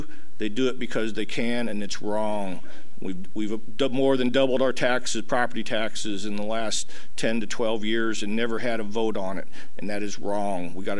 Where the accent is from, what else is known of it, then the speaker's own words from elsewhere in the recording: Litchfield, United States; born and raised in Litchfield, right north of town. Pretty much live within a mile of where I was raised.